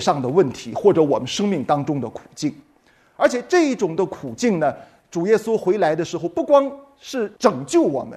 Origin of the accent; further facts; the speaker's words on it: China; 但是我们中国人常常说家丑不可外扬，以至于我们没有好好的寻求外在力量的帮助